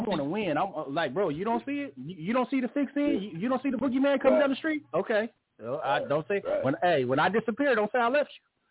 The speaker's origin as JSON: {"language": "English", "region": "New York", "country": "United States", "accent": "New York", "said": "Yeah, in my New York accent, it's bars, B."}